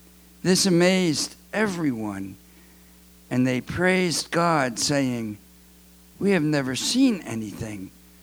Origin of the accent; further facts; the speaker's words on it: Philadelphia, Pennsylvania, United States; I grew up in Philadelphia. If you grow up in Philadelphia, you have an extra amount of street smarts.